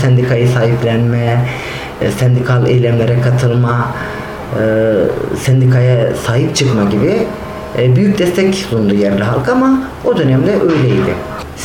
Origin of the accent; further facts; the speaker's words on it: Malatya, Turkey; Ben Malatyalıyım.